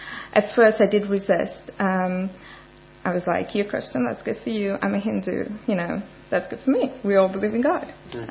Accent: Johannesburg, Gauteng, South Africa; I come from Johannesburg, a suburb called Indonesia, and it's predominantly a Muslim and a Hindu community. Basically, I've come from a devout Hindu family

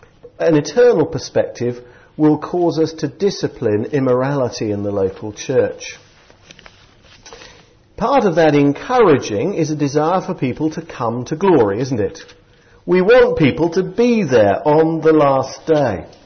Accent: England, United Kingdom; it is the case in the church I go to, very often is the case, that we are very English and we are therefore very private.

